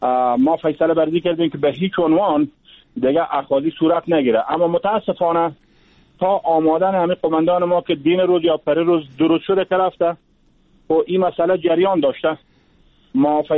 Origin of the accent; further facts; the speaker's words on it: Farah, Afghanistan; مشکلات زیربنایی و اقتصادی داشته ما در ولایت فرا. ولایت ما درجه اول شده